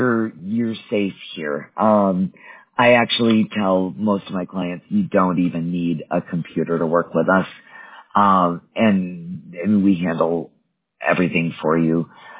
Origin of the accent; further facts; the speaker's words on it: Wisconsin, United States; now in Colorado, United States; I live in Colorado now, but I grew up in Wisconsin where we had good ice and we did ice fishing.